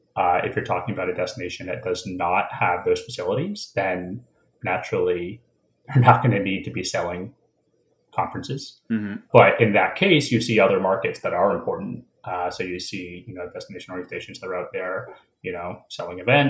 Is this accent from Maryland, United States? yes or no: no; Portland, Maine, United States; now in Washington, United States; Yeah, I grew up a little bit outside Portland, Maine. So I'm from the East Coast. I spent my whole life on the East Coast. Yeah, I grew up in a small town in Maine and been here in DC for, 15 years or so?